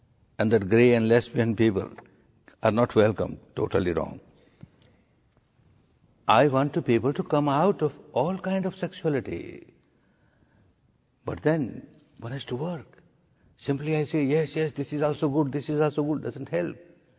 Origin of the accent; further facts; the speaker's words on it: Myanmar; English is a second language; moved away as an adult; now in India